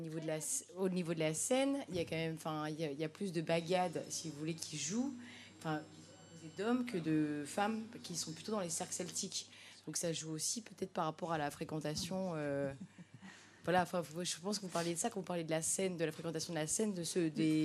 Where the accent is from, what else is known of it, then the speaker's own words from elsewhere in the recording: Quimper, Brittany, France; Je suis de Quimper